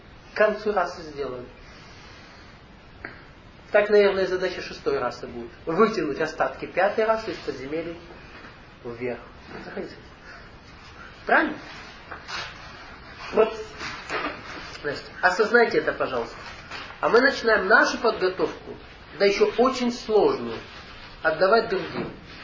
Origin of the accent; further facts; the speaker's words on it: Russia; Я россиянин.